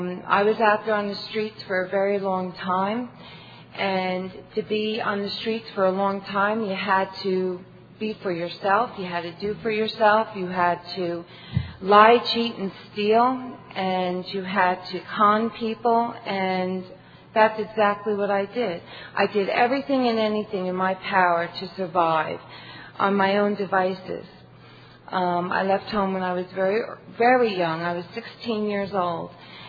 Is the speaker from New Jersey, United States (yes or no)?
yes; Newark, New Jersey, United States; And I'm not from New York, but I grew up very close to New York. I grew up in Newark, New Jersey.